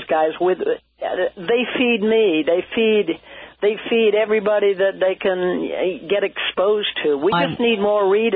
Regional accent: England, United Kingdom; I came from George III. I was English. You know

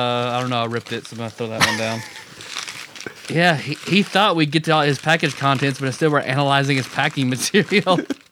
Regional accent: Flint, Michigan, United States; They've even got a mural in my hometown of Flint that shows gnomes making the stuff.

